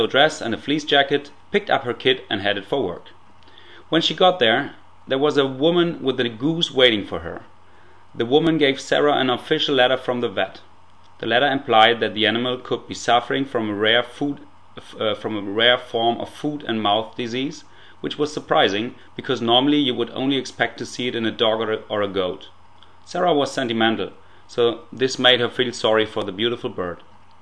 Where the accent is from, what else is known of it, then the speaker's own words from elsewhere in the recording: Münster, North Rhine-Westphalia, Germany; my hometown. It's Münster. It's in Westphalia, actually close to Cologne. It's a city with 200,000 inhabitants. It has a big university with about 50,000 students